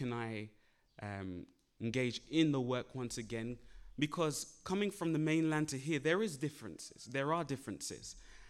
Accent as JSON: {"language": "English", "region": "London", "country": "United Kingdom", "moved": "yes", "lives_now": "Virginia, United States", "said": "I am actually a student studying in Heartland College in Virginia, but I'm originally from England, London, England, as you probably could tell from my accent."}